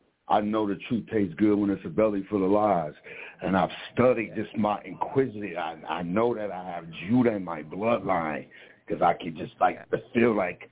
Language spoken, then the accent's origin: English; Chicago, Illinois, United States; born there; also born or lived in Green Bay; No, I was born in Chicago. I was born in Chicago in a historic area. I actually, my grandmother lived around the corner from Al Capone.